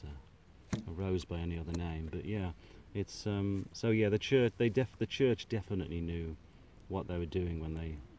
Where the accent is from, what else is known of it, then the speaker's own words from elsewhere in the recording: Birmingham, West Midlands, United Kingdom; I'm a Brummie, I'm a city lad